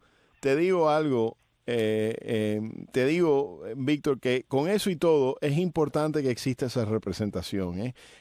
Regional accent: Cuba; now in United States; como cubano americano

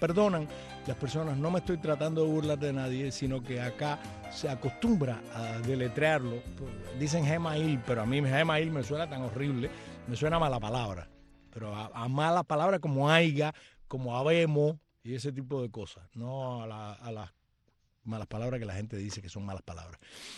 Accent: Central Mercedes, Matanzas, Cuba; En el Central Mercedes, 6 de agosto, mi pueblo natal, en la provincia de Matanzas

